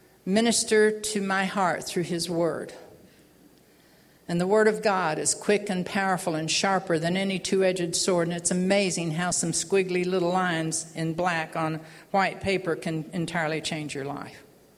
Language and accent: English; Oklahoma City, Oklahoma, United States; went back to my hometown of Oklahoma City and started looking for work.